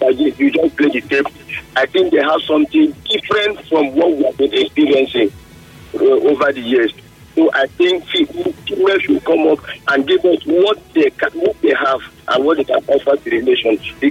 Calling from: Eleme, Rivers, Nigeria; I'm calling from Eleme.

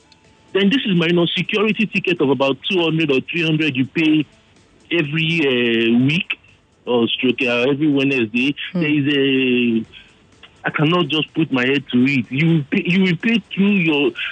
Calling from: Okota, Lagos, Nigeria; I'm calling from Okota.

